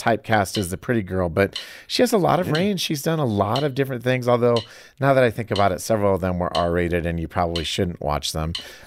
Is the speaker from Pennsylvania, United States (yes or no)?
no; Iowa, United States; You guys know I'm from Iowa, right?